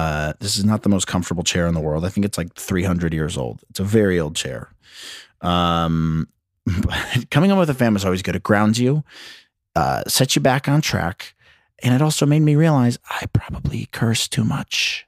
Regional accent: Indiana, United States; I'm from Indiana, okay? Basketball is the main sport here.

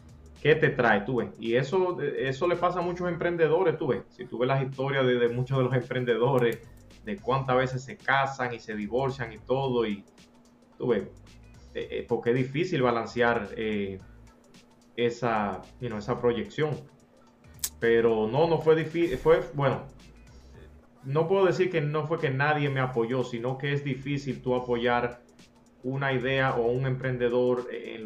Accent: Santo Domingo, Dominican Republic; yo me crié mi vida entera en Santo Domingo, pero mi familia primordial vive en San Pedro de Macorís, entonces yo todos los fines de semana iba allá y la descendencia de mi familia viene de Padres de las Casas

